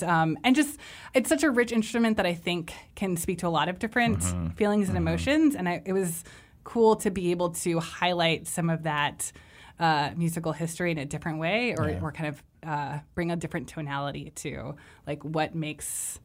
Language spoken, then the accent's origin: English; Miami, Florida, United States; Yeah. And so I grew up reading the Miami Herald, and I think that was part of it too.